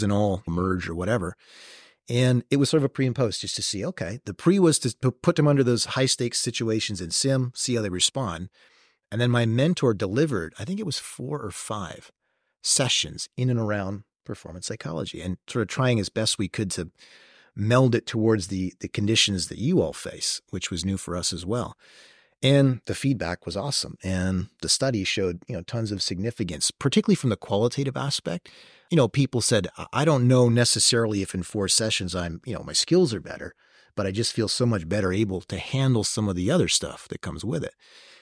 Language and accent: English; Winnipeg, Manitoba, Canada; Well, I'm from Winnipeg, eh?